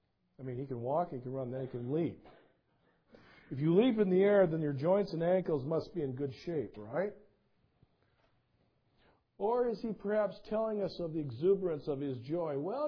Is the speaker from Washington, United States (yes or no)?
yes; Washington, United States; I'm from Eastern Washington. Don't forget that.